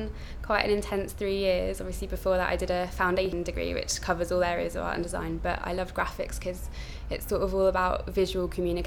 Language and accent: English; Leatherhead, South East England, United Kingdom; I was born on the 6th of March 1987 and I'm from Leatherhead in Surrey.